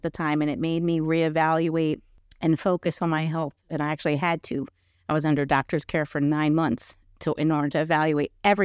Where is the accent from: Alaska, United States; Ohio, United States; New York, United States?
New York, United States; I mean, I'm from New York, so I'm used to seeing everything and anything, to be honest.